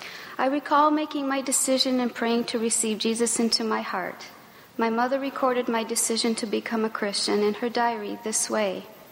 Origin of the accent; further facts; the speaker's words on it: Brazil; The experiences I had growing up in Brazil made me sensitive to others that are different than me.